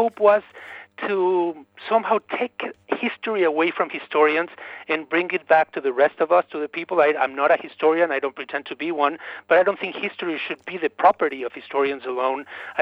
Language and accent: English; Mexico; English is a second language; now in United States; I am an immigrant from Mexico to the United States. I grew up with a very visual culture in the 1960s and 70s. Most of us young kids in Mexico did not read novels, but read comic strips